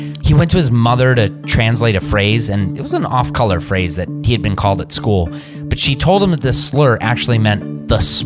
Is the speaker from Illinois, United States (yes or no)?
no; Cleveland, Ohio, United States; That's right. Right here in my hometown.